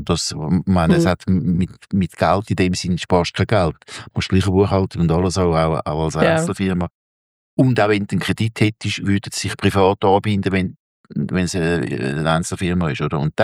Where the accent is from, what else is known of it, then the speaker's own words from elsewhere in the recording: Winterthur, Zurich, Switzerland; Ich bin aufgewachsen in Winterthur. Habe mich nachher auf Zürich verschoben in einer Werbeagentur.